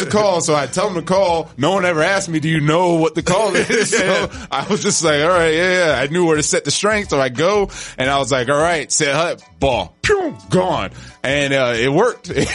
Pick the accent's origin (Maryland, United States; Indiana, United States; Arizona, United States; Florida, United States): Florida, United States; Coral Gables; Coral Gables, born and raised.